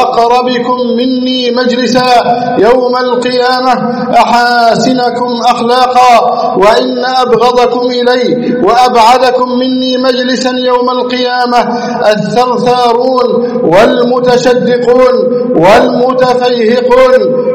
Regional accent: Egypt; اللهم احفظ بلدنا مصر واجعلها أمنا أمانا، سخاء رخاء

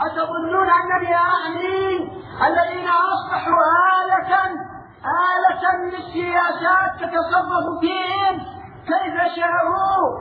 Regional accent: Yemen; عندنا في اليمن عند ان قامت على تبليس وتلبيس

